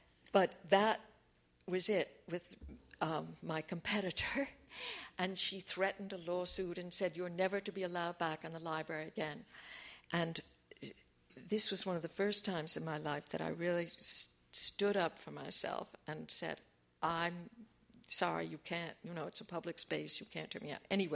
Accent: Cambridge, Massachusetts, United States; into just my own memories of growing up in Cambridge in the 1950s.

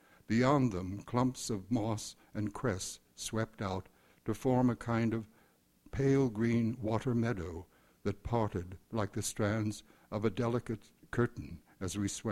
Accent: Louisiana, United States; born there; as Lynn pointed out, I was born in Louisiana, and I've always been very attached to things French.

